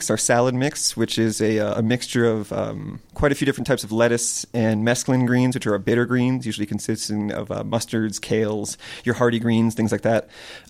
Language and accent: English; Connecticut, United States; I grew up in a rather rural community. It's sort of, I grew up in Connecticut.